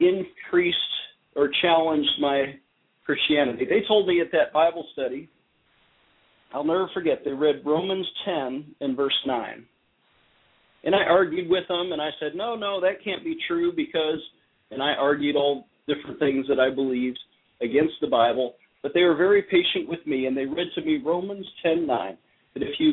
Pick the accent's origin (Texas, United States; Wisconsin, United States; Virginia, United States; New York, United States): New York, United States; Buffalo; Now, that was a hair-raising experience for a young Catholic boy from Buffalo, New York. I tell you, I was from Buffalo, New York, so here's a Yankee Northerner